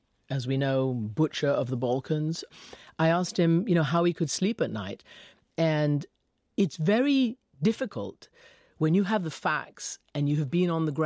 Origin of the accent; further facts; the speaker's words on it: Iran; also born or lived in London; even though I was born in London, my mom took me back to Iran after I was several weeks old. That was my fundamental foundation was my life in Iran.